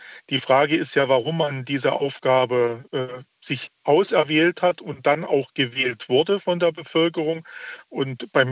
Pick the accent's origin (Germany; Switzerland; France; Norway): Germany; Saxony-Anhalt; Ich komme ja aus Sachsen-Anhalt.